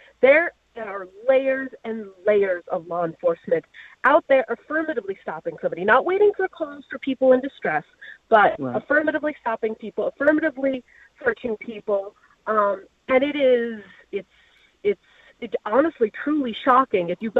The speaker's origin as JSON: {"language": "English", "region": "California", "country": "United States", "tie": "born or raised there", "also_born_or_lived": "New York City", "lives_now": "Rochester, United States", "said": "I wasn't born and raised in Rochester. I was born and raised on the West Coast, the Los Angeles County area."}